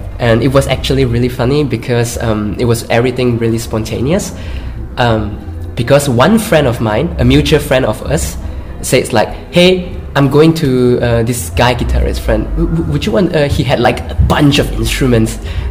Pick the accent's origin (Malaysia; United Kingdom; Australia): Malaysia; now in Tübingen, Delaware, United States; I come from Malaysia.